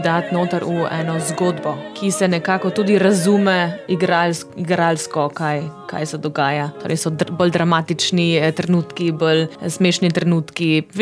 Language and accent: Slovenian; Germany; Slovenian is a second language; seveda zato, ker sem pač Nemka